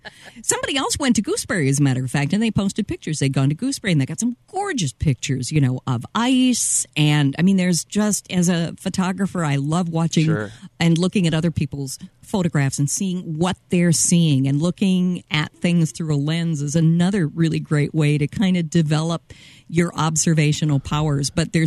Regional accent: Rochester, Minnesota, United States; now in Duluth, United States; I grew up in Rochester.

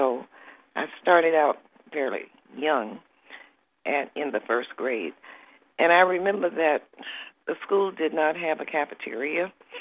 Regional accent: Atlanta, Georgia, United States; Well, I grew up in segregated Atlanta, and at an early age, I was very aware that there were too many restrictions in terms of black people being made second-class citizens

